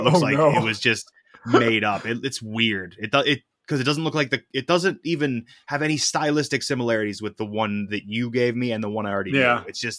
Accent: Pittsburgh, Pennsylvania, United States; I'm basically from Pittsburgh, Scott.

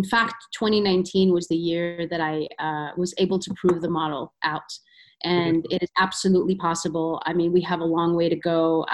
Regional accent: Sudan; I'm originally from Sudan, as you know.

